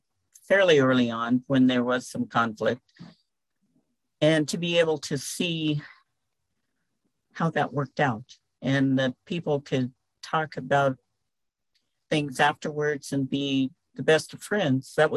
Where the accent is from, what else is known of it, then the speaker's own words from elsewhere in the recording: Montana, United States; Good morning, everyone. I am from Montana.